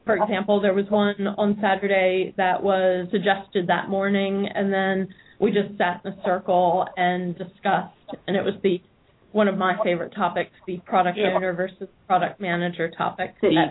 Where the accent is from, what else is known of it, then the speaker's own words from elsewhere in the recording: United States; now in Australia; But for me, since I'm from the States, I was seeing all these product camps happening over there and was really jealous.